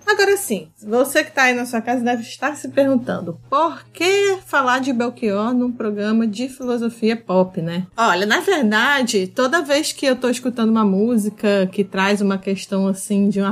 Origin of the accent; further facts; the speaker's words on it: Rio de Janeiro, Brazil; Eu não sou daqui, eu sou do Rio de Janeiro.